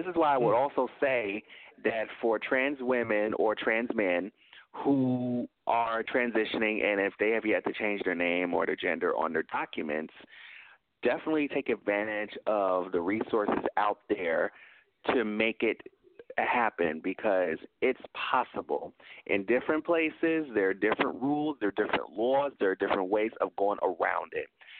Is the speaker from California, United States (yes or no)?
no; Tennessee, United States; Let me tell you, I'm not from Illinois. I'm from Tennessee.